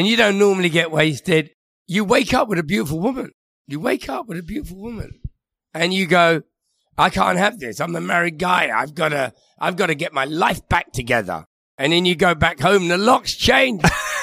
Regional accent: Harrow, London, United Kingdom; now in Kensington and Chelsea, United Kingdom; In Harrow, which sounds really lovely.

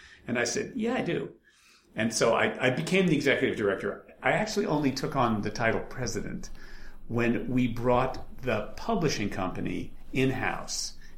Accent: New York, United States; The fact is that I grew up in New York and loved the theater and always wanted to be part of it.

